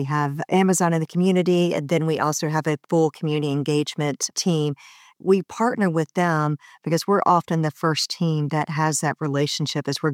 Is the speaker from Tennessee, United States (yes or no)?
yes; Nashville, Tennessee, United States; I'll tell you actually a personal story. I'm from Nashville, Tennessee